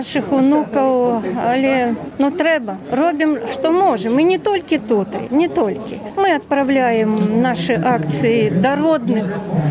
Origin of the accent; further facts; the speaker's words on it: Belarus; Але треба пам'ятати, що ми білоруси.